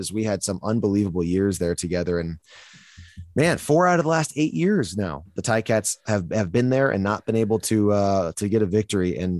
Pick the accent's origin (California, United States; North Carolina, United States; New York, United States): New York, United States; Buffalo; I'm from Buffalo. So like my dad is